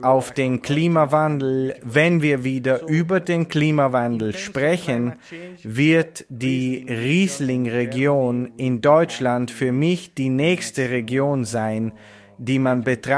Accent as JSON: {"language": "German", "country": "Italy", "said": "Ich bin Italiener. Also bin ich definitiv mit Fußball im Kopf aufgewachsen."}